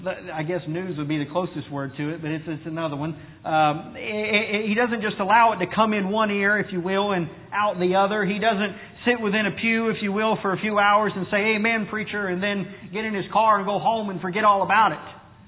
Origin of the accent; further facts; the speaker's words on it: United States; of which I love and I am American, I am of this place